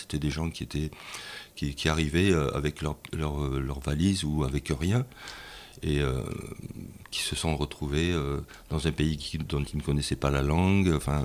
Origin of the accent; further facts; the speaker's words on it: France; un peu à travers le monde et notamment bon, chez nous en France